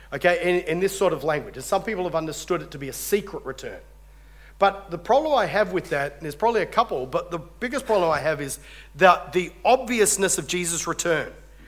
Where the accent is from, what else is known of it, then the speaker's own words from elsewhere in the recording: Lithgow, New South Wales, Australia; also born or lived in Lake Macquarie; in Lithgow, where I grew up part of my childhood, my dad was a copper growing up, so I was born on Lake Macquarie, my sister was born in Gilgandra